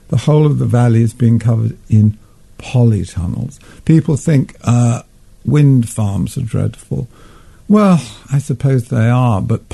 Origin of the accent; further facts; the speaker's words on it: London, United Kingdom; born there; Well, I was born in London